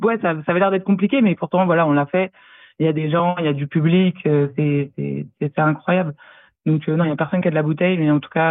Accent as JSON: {"language": "French", "country": "France", "lives_now": "Sydney, Australia", "said": "On est à Sydney, on est français"}